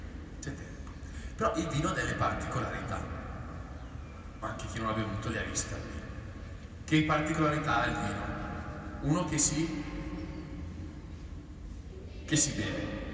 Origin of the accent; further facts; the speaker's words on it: Brusaporto, Lombardy, Italy; 24 anni e sono originario di Brusaporto, che è un paese abbastanza lontano. Qua piccolino, niente di che.